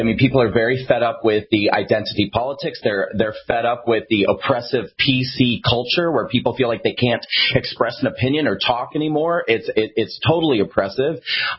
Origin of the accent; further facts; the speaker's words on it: United States; I'm a concerned patriot. I'm an American.